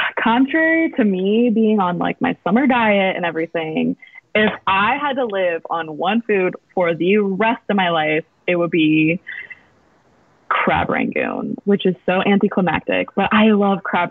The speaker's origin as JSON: {"language": "English", "town": "Chesterfield", "region": "Missouri", "country": "United States", "tie": "born or raised there", "said": "I grew up in St. Louis, obviously. I grew up in Chesterfield, which is like, that's the suburbs."}